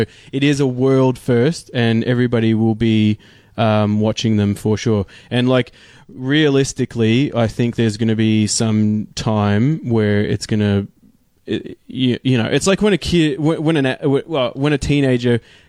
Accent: Canada; for people that don't know, I'm Canadian.

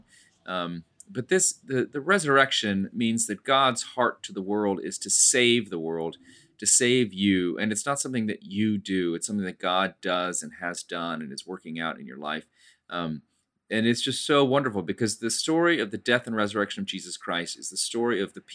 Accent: North Carolina, United States; In growing up in North Carolina, after Dale Earnhardt passed on to his great reward, there were

